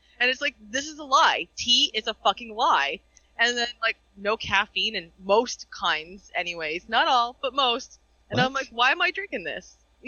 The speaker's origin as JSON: {"language": "English", "country": "Canada", "said": "I'm Canadian."}